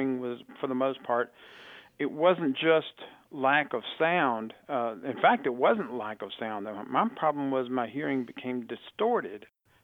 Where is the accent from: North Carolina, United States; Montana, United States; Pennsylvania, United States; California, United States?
North Carolina, United States; Rockingham; I'm from Rockingham, North Carolina. I'm 62 years old, and I've been blind since birth.